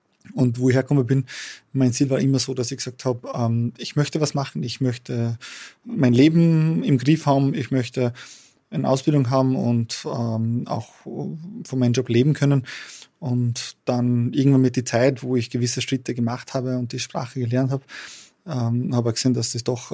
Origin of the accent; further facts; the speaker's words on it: Kosovo; German is a second language; moved away; ich komme aus dem Kosovo und war auch im Krieg 2 Jahre mittendrin, also 14 bis 16 Jahren.